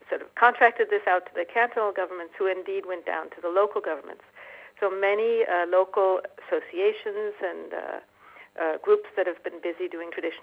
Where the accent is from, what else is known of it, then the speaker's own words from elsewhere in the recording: United States; I'm originally American